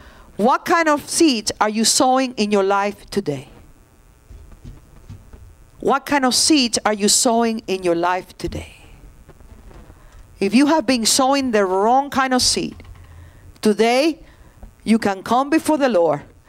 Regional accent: Puerto Rico; I grew up in Puerto Rico in a farm for many years, and my father had chickens in the backyard.

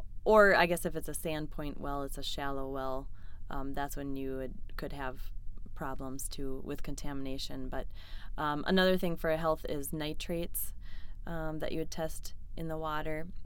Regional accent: Minnesota, United States; Well, I grew up in Minnesota and actually grew up going to a lake cabin on Leech Lake, which is over by Walker, Minnesota.

